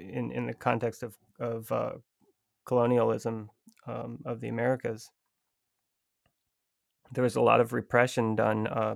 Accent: Lafayette, Louisiana, United States; we drove down to Louisiana, and I'm actually from there. I showed her my hometown of Lafayette

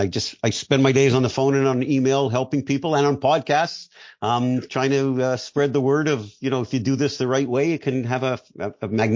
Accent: Montreal, Quebec, Canada; now in Florida, United States; I'd moved from Canada to Florida. I've been living here for 28 years. I grew up in Montreal.

